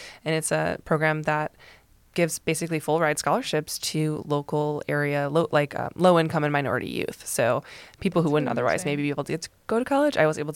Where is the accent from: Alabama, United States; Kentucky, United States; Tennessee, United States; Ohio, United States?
Ohio, United States; Toledo; I am from Toledo.